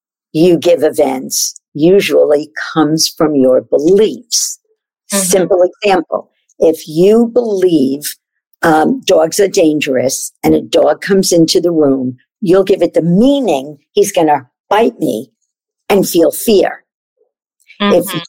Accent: New York, United States; I always say I don't blow smoke up people's ass. I'm from New York.

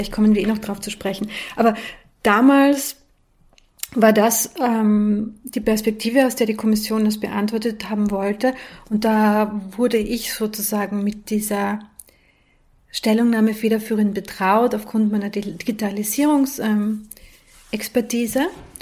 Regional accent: Austria; born there; also born or lived in London; Und seitdem wieder in Österreich, also ich bin ja in Österreich geboren, wie man unschwer erkennen kann.

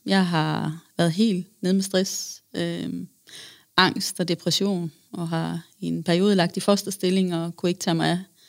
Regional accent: Thyholm, Central Denmark Region, Denmark; now in Holstebro, Denmark; Vi er lavet for, 7 år siden et miljøskifte. Vi kommer fra Thyholm, nærmere bestemt.

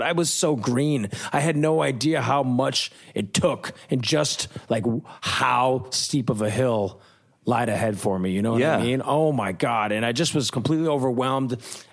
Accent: Minnesota, United States; I grew up in the Midwest, loved Minnesota high school, went to FSU, matriculated.

